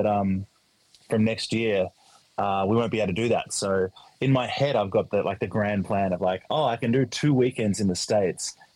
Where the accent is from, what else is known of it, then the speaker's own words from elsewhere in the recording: Australia; I'm an Australian artist and I wasn't touring and I couldn't tour because I wasn't getting booked anywhere else in the world.